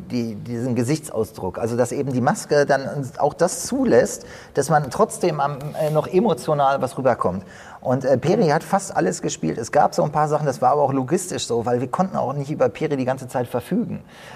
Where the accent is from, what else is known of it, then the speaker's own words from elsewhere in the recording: Unna, North Rhine-Westphalia, Germany; das ist eigentlich, wo ich herkomme. Ich habe hier damals schon als 13-Jähriger Horrorfilme gedreht und so, die sind unfreiwillig Komödien geworden mit zwei Kumpels hier aus Unna